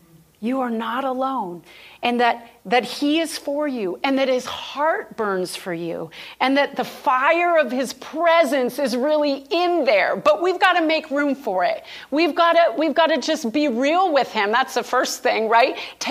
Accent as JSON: {"language": "English", "region": "New York", "country": "United States", "said": "But I'm a New York girl, not New York City. I'm so not New York City, but I'm from New York State, and it snows a lot there."}